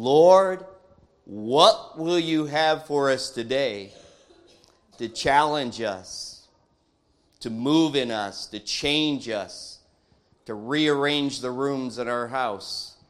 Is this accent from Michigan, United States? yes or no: yes; Michigan, United States; And since I'm from another state, I have to, you know, kind of go along with it. I'm from Michigan.